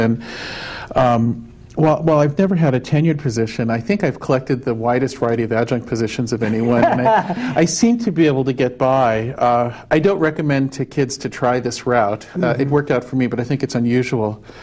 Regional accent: New Mexico, United States; I'm from New Mexico, southern New Mexico. Grew up in a rural area.

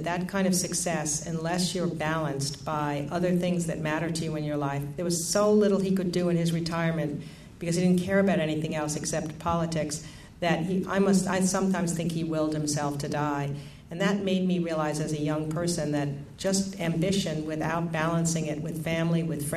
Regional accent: Rockville Centre, New York, United States; And when he was the first Brooklyn Dodger outside of Ebbets Field that came to my hometown of Rockville Center, Long Island, that I would see in person.

